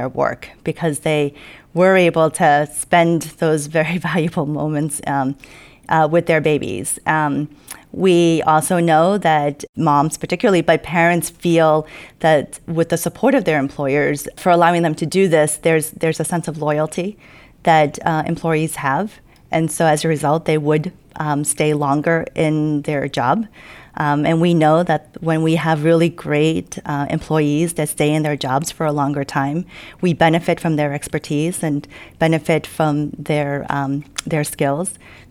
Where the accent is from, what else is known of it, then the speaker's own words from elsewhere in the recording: United States; Yeah, the one thing I can say is that we as a American culture need to change that.